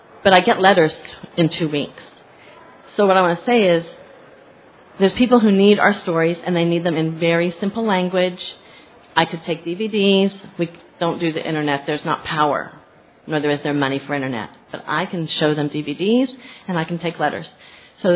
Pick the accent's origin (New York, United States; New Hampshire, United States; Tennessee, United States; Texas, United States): Texas, United States; Houston; moved away as an adult; now in Nigeria; I'm from Houston, but 3.5 years ago, I got sent to Africa. I got sent to Nigeria